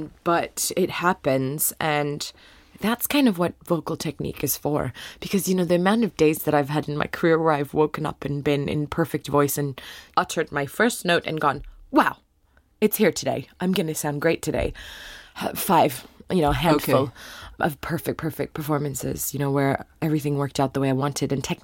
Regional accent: Los Angeles, California, United States; I grew up in Hancock Park in Santa Monica, was where I went to school.

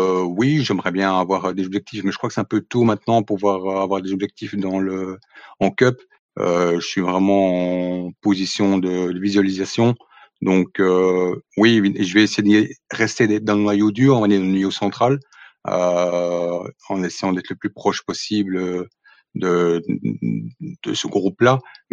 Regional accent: Belgium; déjà à la base, je suis belge, donc je suis dans les quelques Belges qu'il y a dans le groupe IFRN.

